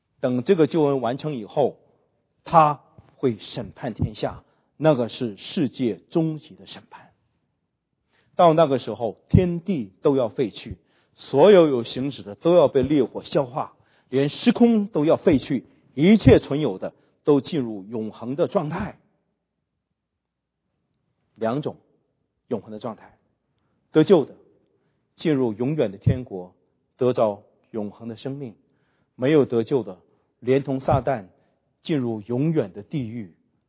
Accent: China; 那这个点是我们中国人非常大的一个误区

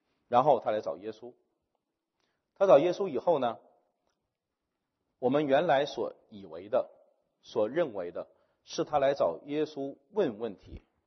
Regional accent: China; 因为我知道在最近我们中国人会把某某中国的大官把他说成是尼哥底母

